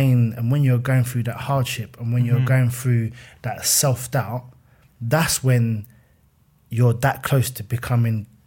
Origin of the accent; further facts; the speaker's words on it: Fort Worth, Texas, United States; and I'm a kid from Fort Worth in my head, and I'm thinking, how am I even, what?